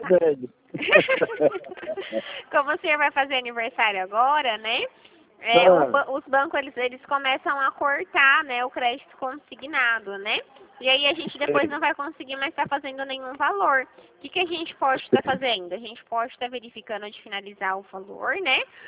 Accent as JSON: {"language": "Portuguese", "town": "Dracena", "region": "São Paulo", "country": "Brazil", "said": "eu sou de Dracena."}